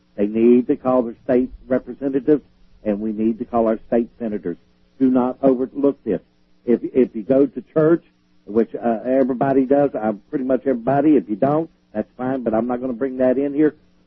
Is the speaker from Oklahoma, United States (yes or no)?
no; Pennsylvania, United States; I have to fight what's in my home state right now.